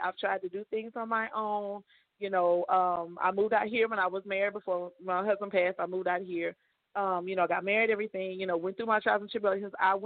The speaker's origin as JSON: {"language": "English", "town": "Maryville", "region": "Louisiana", "country": "United States", "tie": "born or raised there", "lives_now": "Lake Charles, United States", "said": "I was from a little town called Maryville, Louisiana, maybe about 1,200 people there. We had one school, kindergarten through 12th, went to the same school. So I was from very, very country town."}